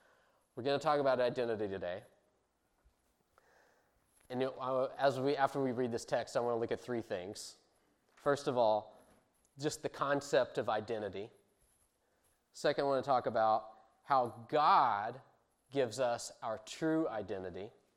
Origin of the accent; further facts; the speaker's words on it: United States; I'm an American, where I am from the country, not the city.